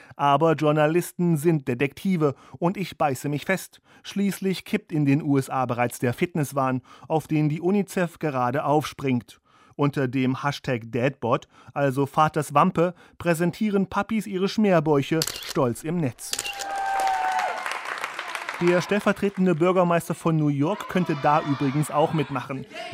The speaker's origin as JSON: {"language": "German", "country": "Germany", "said": "Wir Deutschen"}